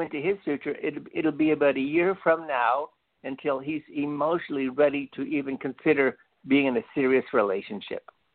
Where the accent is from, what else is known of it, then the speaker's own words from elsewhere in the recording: Lily Dale, New York, United States; I'm from Lilydale, New York.